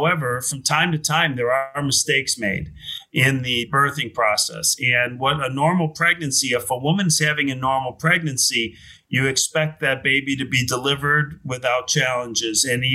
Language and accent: English; Chicago, Illinois, United States; also born or lived in New York; I grew up in Chicago, went to school in Chicago, went to college on the East Coast in New York, came back to Chicago for law school, and I've been a practicing attorney for 27 years in the Chicagoland area.